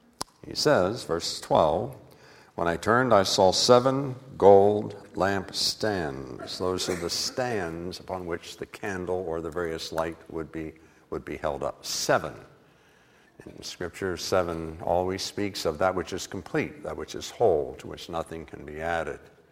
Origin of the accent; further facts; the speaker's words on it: West Virginia, United States; That's because of my heritage. I'm from West Virginia, and we don't deal with kind of those high-level things.